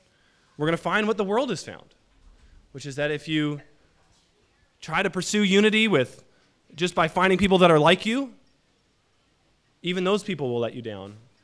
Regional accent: Seattle, Washington, United States; I grew up in Seattle, in the suburbs in Seattle, and I went to Princeton

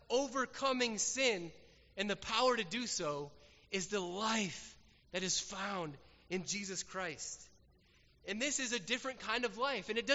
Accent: New York, United States; And they get to me, and I'm like, oh, I'm from New York.

